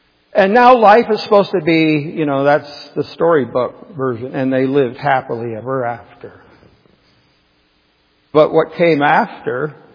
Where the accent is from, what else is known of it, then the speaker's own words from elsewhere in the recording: Southwest, United States; I was raised in the Southwest, so I get it a little bit.